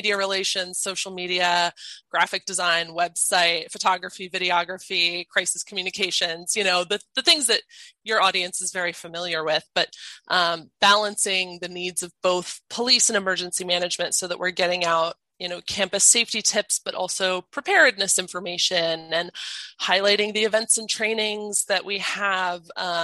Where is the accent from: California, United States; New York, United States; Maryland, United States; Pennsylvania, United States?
Maryland, United States; Baltimore; Then I came to WBAL-TV in Baltimore. I'm from Baltimore originally.